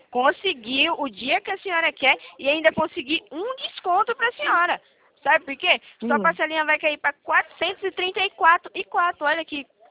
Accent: Itatiba, São Paulo, Brazil; Eu sou de Itatiba, São Paulo

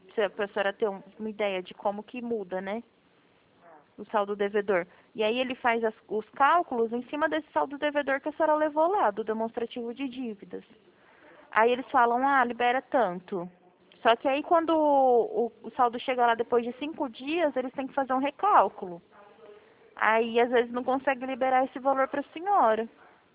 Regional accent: Presidente Prudente, São Paulo, Brazil; eu sou de Prudente.

